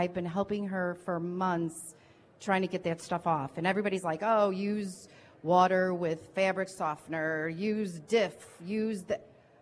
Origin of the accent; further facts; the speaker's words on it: Oak Lawn, Illinois, United States; I'm from Oak Lawn.